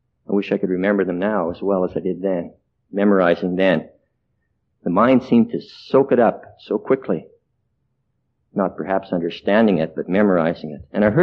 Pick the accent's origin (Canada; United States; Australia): Canada; Alberta; born there; I was born in Western Canada, in a little town northwest of Edmonton, Alberta. I was born of Christian parents